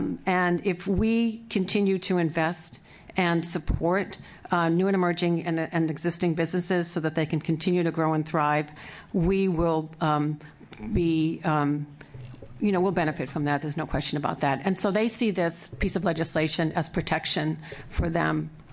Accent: Oregon, United States; I hail from Southern Oregon, and I split my time between Ashland and our 300-acre ranch property in Klamath County.

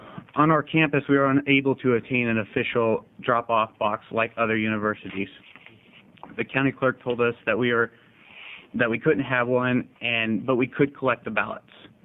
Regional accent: Klamath Falls, Oregon, United States; I'm originally from Klamath Falls, and I'm a registered voter in Klamath Falls.

